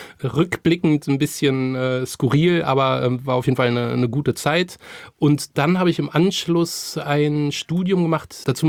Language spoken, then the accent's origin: German; Trier, Rhineland-Palatinate, Germany; also born or lived in France; Ich bin gar nicht gebürtiger Trierer, sondern bin in Trier aufgewachsen, aber gebürtig komme ich tatsächlich aus Frankreich. Also bin so mit so einem deutsch-französischen kulturellen Rucksack quasi aufgewachsen.